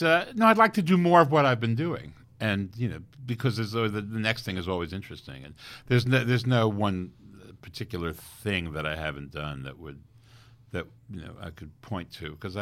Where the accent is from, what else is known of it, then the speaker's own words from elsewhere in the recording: Paterson, New Jersey, United States; Allen Ginsberg is from my hometown, Paterson, New Jersey, and my father and his father were friendly.